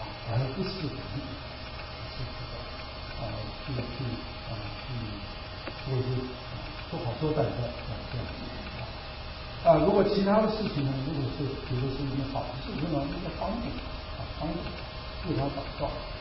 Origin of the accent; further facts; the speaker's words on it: Northeast China, China; 我们东北人邀请他们来参加聚会